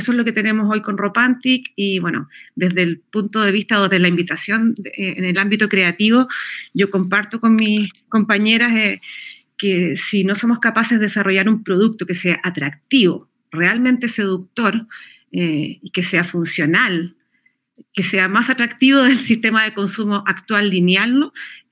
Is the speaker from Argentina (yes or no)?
no; Chile; ¿cómo no lo voy a llevar a cabo en mi país? Tomo la decisión de volver y después de varios años de intentar hacer funcionar este modelo, porque aquí en Chile